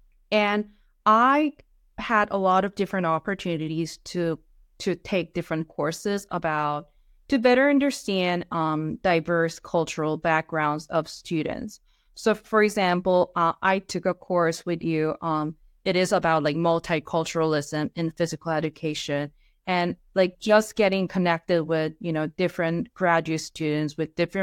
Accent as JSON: {"language": "English", "country": "South Korea", "moved": "as an adult", "said": "I'm originally from South Korea, and I was a classroom teacher back in South Korea in Seoul for about 4 years."}